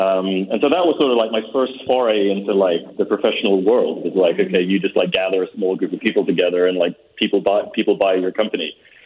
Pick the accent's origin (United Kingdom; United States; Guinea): United Kingdom; England; also born or lived in Manchester; I grew up in England. I went to a university in Manchester